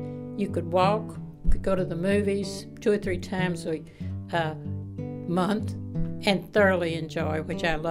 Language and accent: English; McCrory, Arkansas, United States; from McCrory, Arkansas. My memories are so happy of growing up in the 30s and the 40s.